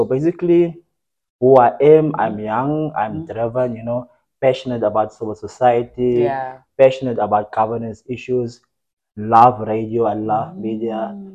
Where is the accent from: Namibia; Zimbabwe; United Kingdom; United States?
Namibia; Rehoboth, Hardap; So I'm originally from Rehoboth, but currently our family home is located in Otapi, in the Masate region. Yes. Okay. I'm actually mixed. Mm. My dad is Oshivambo and my mom is Nama.